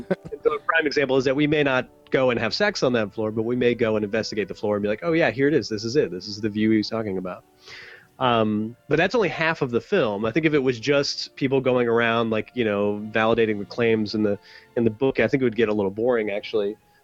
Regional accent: Ohio, United States; about how I grew up in Ohio, making films with all my friends.

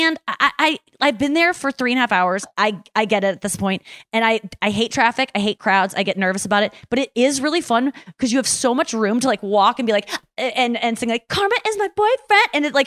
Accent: United States; Except the me, because I'm an American.

